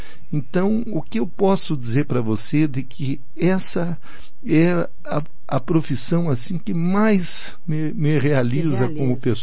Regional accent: Santa Catarina, Brazil; porque eu sou lá do interior de Santa Catarina, e lá a gente começava a trabalhar cedo. Eu com 10 anos já era engraxate.

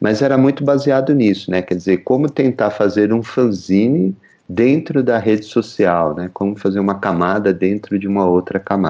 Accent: São Paulo, Brazil; Eu sou da Zona Leste de São Paulo, né

